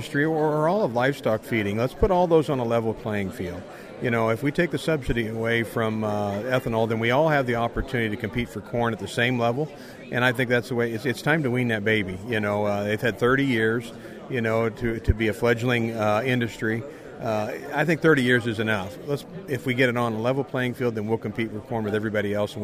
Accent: Illinois, United States; I mean, I'm from a corn state. I'm from Illinois.

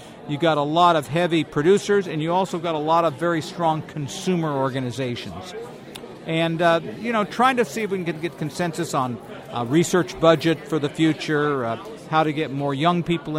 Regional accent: Wichita, Kansas, United States; I was from Wichita

